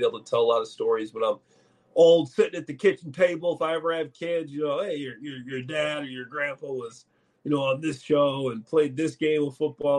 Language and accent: English; Chicago, Illinois, United States; And being a Chicagoan, it's something that I love to do.